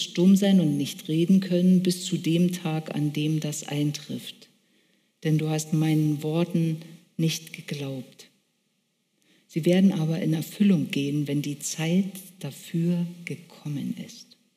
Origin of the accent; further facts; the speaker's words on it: East Germany, Germany; Aber ich bin im Osten aufgewachsen und als Wendezeit war, war ich 25.